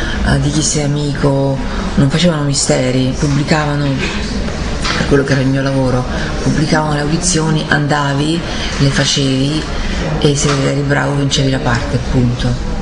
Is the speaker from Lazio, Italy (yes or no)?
yes; Rome, Lazio, Italy; stavo bene perché stavo a Roma, la mia città è bella